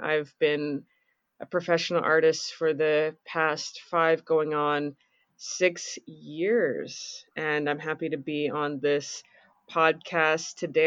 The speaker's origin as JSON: {"language": "English", "town": "Calgary", "region": "Alberta", "country": "Canada", "said": "I'm from Calgary, Alberta, Canada, and that's where, you know, I'm being recorded from today."}